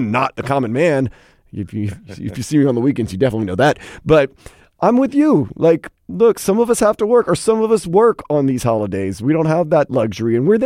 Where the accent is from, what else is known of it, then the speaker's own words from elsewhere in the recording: New Orleans, Louisiana, United States; So usually growing up in the South, like New Orleans, what you do on Memorial Day, no matter what holiday it is, you shoot off a ton of fireworks.